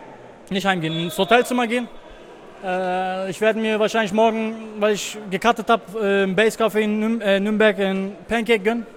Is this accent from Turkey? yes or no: yes; Turkey; German is a second language; Ich bin in Türkei aufgewachsen. Ja, so 12, 13 Jahre war ich dort